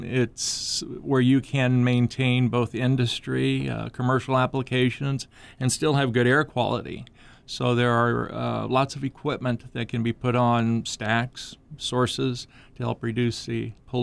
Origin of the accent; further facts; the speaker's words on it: Indianapolis, Indiana, United States; I came from Indianapolis, Indiana.